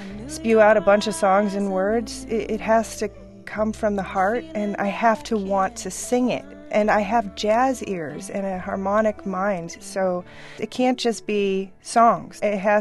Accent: California, United States; You know, I grew up in California, so I definitely have some of that, like, new agey stuff lingering.

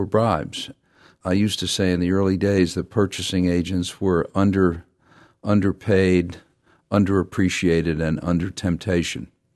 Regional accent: Queens, New York, United States; I'm a Queens boy. When I was born, my dad was a milkman, and he literally drove my mom to the hospital in Brooklyn with me on board.

